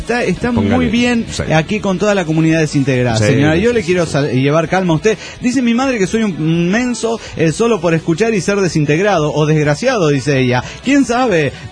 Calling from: Oaxaca, Mexico; de Oaxaca.

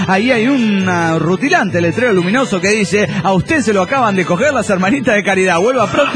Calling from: Bogotá, Colombia; ¡Ay, hola! ¿Cómo están, amigos? … de Bogotá.

